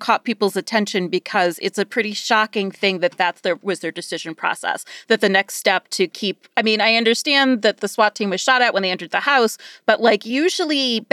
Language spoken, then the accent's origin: English; Midwest, United States; I'm from the Midwest, it looked like a house... after a tornado, literally.